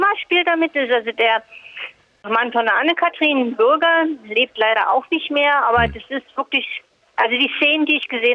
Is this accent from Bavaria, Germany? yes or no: no; Berlin, Germany; Ich bin ja aus Berlin ursprünglich